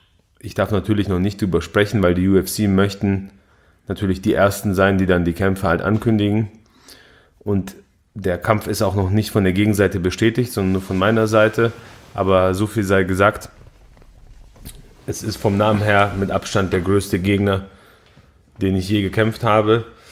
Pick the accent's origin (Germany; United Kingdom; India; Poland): Poland; Ich bin Pole. In Polen gibt es keine Veganer.